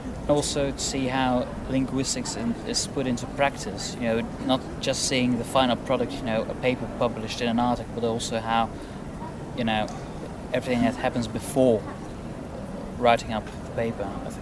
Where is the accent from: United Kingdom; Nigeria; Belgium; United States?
Belgium; I'm 22 years old. I come from Belgium and I studied English and Swedish linguistics and literature at the University of Ghent.